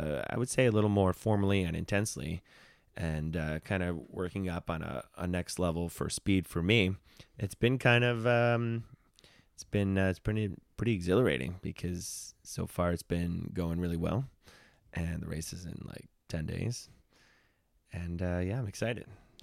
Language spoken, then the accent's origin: English; Brooklyn, New York, United States; And I'm from Brooklyn. I grew up in Brooklyn.